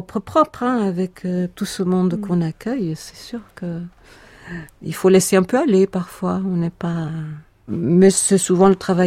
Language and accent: French; Belgium; moved away as an adult; now in France; je suis belge, je suis là depuis 15 ans, en Guiraudet.